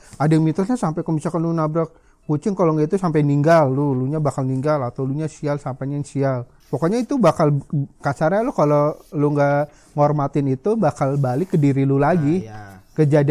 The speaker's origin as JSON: {"language": "Indonesian", "region": "Java", "country": "Indonesia", "said": "Karena gue kebetulan kan orang Jawa."}